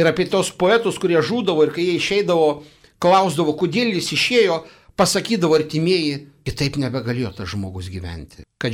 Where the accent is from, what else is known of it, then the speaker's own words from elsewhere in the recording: Samogitia, Lithuania; now in Ireland; Tai aš pasakyčiau apie savį, esu žemaitis, smaragdas saloj Airijoj prisigūžęs.